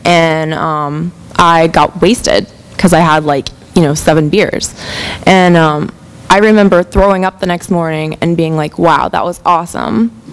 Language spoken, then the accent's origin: English; Tampa, Florida, United States; I'm from Tampa originally. I grew up here. My family's also from Tampa, and I came from a ordinary middle-class family.